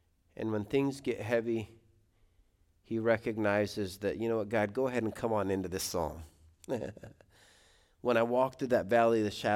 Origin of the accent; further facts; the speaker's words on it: Colorado Springs, Colorado, United States; I grew up in Colorado Springs, and I'd go hunt rabbits with my dad in the mountains in the wintertime.